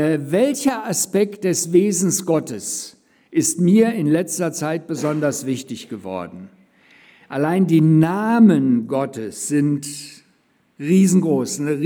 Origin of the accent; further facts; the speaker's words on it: Korbach, Hesse, Germany; in unserer Stadt in Korbach, wo ich aufgewachsen bin.